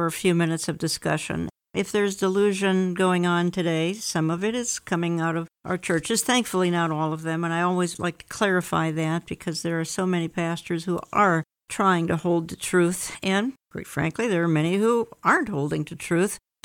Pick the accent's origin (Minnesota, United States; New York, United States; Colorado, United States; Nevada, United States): Minnesota, United States; Minneapolis; We recently, in my hometown here of Minneapolis, President Trump came for a campaign speech some weeks ago now.